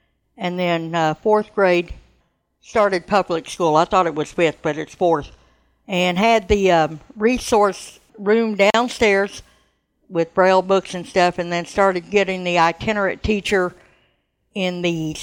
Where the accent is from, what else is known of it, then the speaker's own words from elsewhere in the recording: Dallas, Texas, United States; I was born in Dallas, Texas.